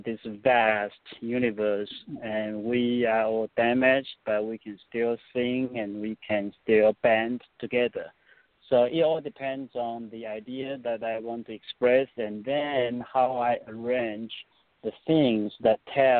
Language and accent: English; Taiwan; Yeah, I grew up in Taiwan